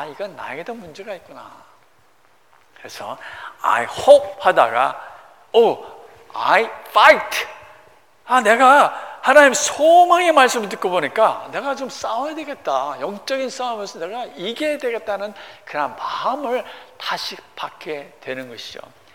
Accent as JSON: {"language": "Korean", "country": "South Korea", "said": "나도 한국 사람입니다. 나도 부족합니다."}